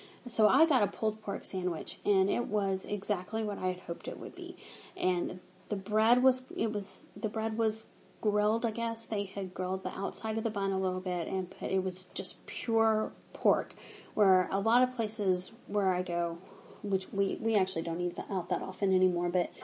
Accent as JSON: {"language": "English", "region": "Mississippi", "country": "United States", "tie": "born or raised there", "said": "I grew up in Mississippi, and barbecue in the South is a big thing."}